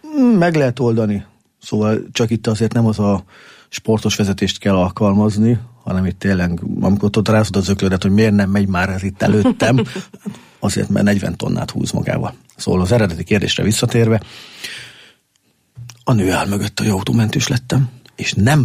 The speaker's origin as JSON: {"language": "Hungarian", "town": "Miskolc", "region": "Borsod-Abaúj-Zemplén", "country": "Hungary", "tie": "born or raised there", "lives_now": "Eger, Hungary", "said": "Hát induljunk ki abból, hogy én nem tőzsgyökeres, egri vagyok. Én Borsod megyei származású Miskolc, ugye bár, mi hazánk, vagy az én szülővárosom."}